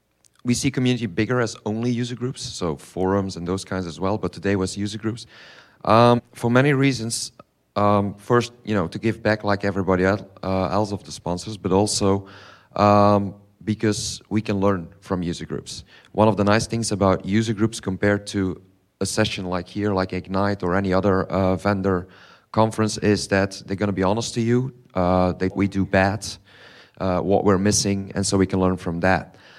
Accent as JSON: {"language": "English", "country": "Belgium", "second_language": "English", "said": "I mean, I am from Belgium. That's my favorite place for having a user group."}